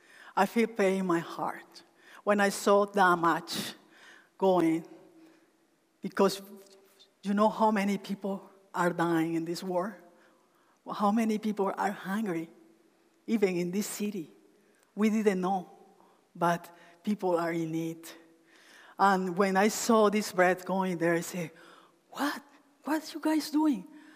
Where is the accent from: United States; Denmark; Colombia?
Colombia; now in Canada; I am from Colombia. I've lived in Canada for 15 years. I came with my family 15 years ago